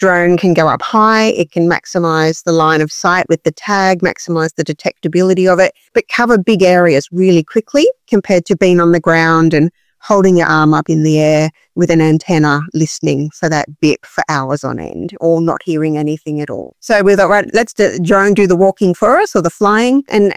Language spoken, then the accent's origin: English; Sydney, New South Wales, Australia; I grew up in Sydney